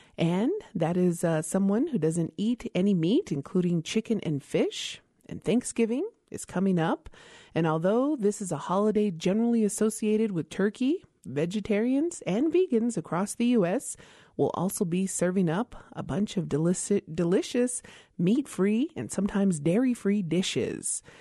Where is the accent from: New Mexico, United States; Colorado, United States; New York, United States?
New Mexico, United States; from Meseta Pueblo